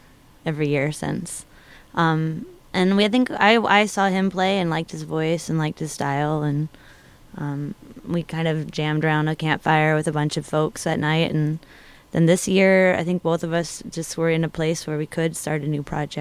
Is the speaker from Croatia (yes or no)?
no; Arkansas, United States; I think I heard it growing up in Arkansas, but I never even occurred to me that I could play it.